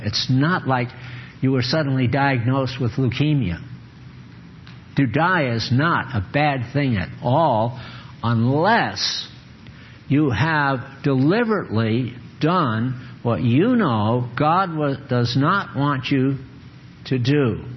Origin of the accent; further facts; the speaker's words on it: East Coast, United States; I was raised in the East Coast.